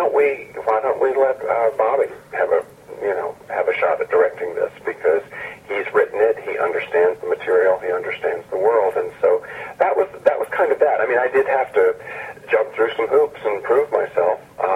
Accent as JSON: {"language": "English", "town": "Natchitoches", "region": "Louisiana", "country": "United States", "tie": "born or raised there", "said": "it was filmed in Natchitoches, Louisiana, my hometown, where I'm speaking to you from right now."}